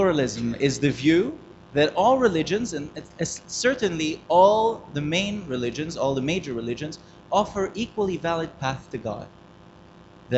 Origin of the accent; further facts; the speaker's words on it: Canada; I'm from Canada.